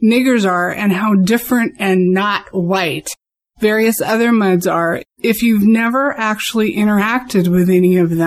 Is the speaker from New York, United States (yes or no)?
no; Seattle, Washington, United States; from Seattle